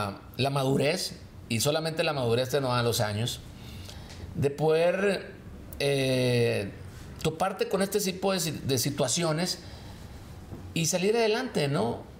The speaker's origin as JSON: {"language": "Spanish", "region": "Sinaloa", "country": "Mexico", "said": "Obvio, pues somos de Sinaloa."}